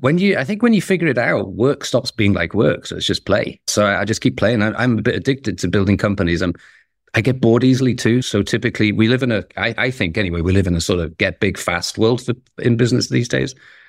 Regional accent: Liverpool, North West England, United Kingdom; moved away; I'm from Liverpool originally. I hadn't been to the UK to see family for a while.

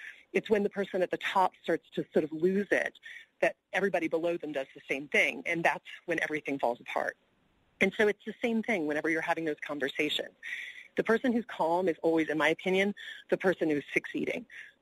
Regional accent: the South, United States; I grew up in the South, catch more bees with honey, right?

